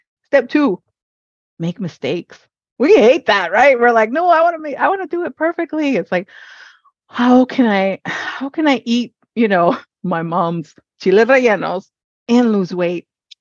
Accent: Hawaii, United States; because I was born and raised in Hawaii. I come from a Mexican household who eats Mexican food.

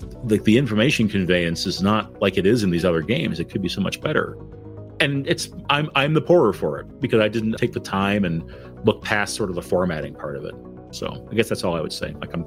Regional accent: Canada; growing up in Canada, I had a fair bit of influence from the UK for different games.

